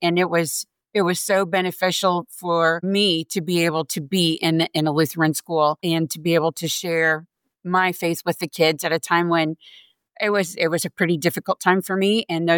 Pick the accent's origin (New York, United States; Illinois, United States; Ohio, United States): Illinois, United States; Altamont; also born or lived in Carbondale; So I was born in Carbondale, Illinois, while my parents were at school, but most of my life was here in Altamont.